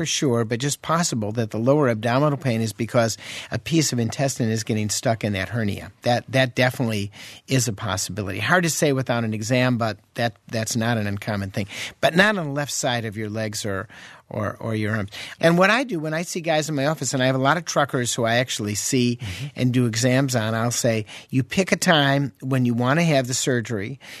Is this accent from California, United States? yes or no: no; Wisconsin, United States; I mean, I'm from Wisconsin. I could say milk and yogurt are part of the diet.